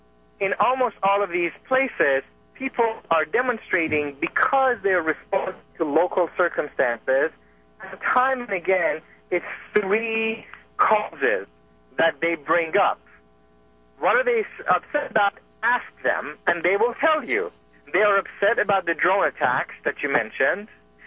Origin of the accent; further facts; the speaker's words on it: United States; We, as Americans, live in this strange situation of living empire